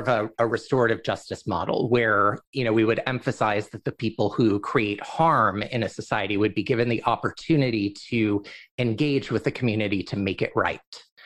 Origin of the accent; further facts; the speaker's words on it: United States; I'm from the United States, and the United States is a very, very individualistic culture